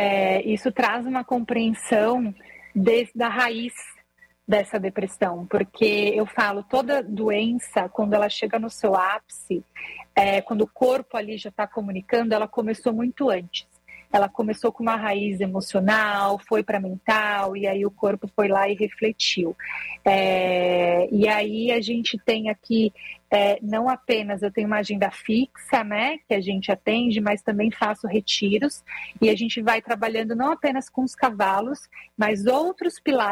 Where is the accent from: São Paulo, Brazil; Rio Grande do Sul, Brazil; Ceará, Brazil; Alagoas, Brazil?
São Paulo, Brazil; Eu vim de São Paulo, sou paulistana.